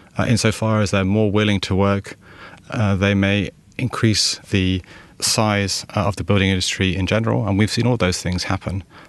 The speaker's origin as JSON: {"language": "English", "region": "London", "country": "United Kingdom", "tie": "born there"}